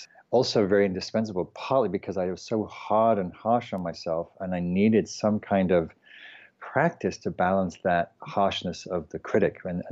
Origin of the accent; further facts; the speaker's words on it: United Kingdom; because I'm English